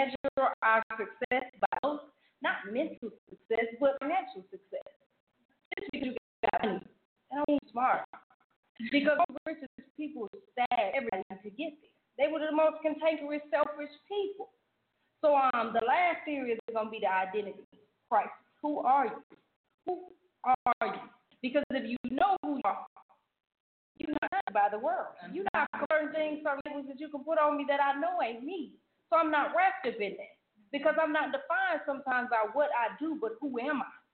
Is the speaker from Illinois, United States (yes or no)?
yes; Chicago, Illinois, United States; Call in 773. I'm from Chicago, baby.